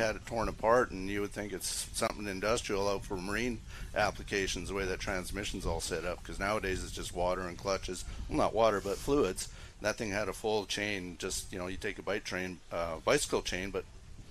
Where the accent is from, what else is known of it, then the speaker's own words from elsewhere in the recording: Canada; now in United States; I grew up in Canada.